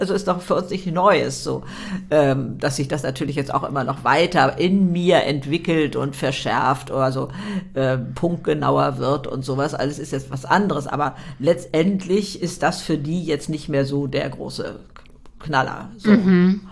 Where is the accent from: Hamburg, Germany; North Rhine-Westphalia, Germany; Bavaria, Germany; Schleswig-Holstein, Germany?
Hamburg, Germany; als ich jetzt in Hamburg, meine Heimatstadt sozusagen, immer bekannter wurde.